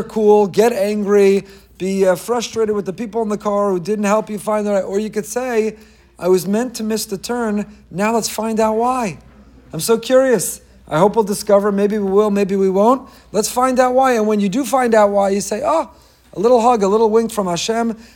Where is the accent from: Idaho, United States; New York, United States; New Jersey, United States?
New Jersey, United States; Teaneck; I grew up in Teaneck. I dated and married a girl from Long Island.